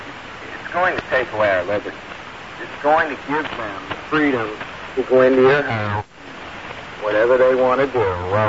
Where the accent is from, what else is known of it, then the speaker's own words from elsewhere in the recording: Maine, United States; I grew up in Maine my whole life, 38 years old now